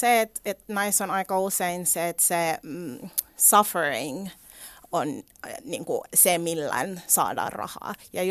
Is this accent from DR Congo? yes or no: yes; DR Congo; mä oon itse Kongosta